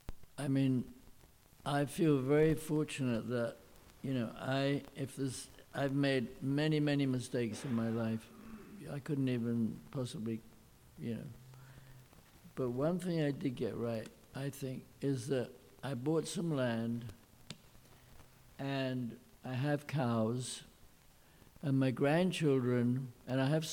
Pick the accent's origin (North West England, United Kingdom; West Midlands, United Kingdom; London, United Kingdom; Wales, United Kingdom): London, United Kingdom; I'm from London, you know, I was a fashion photographer.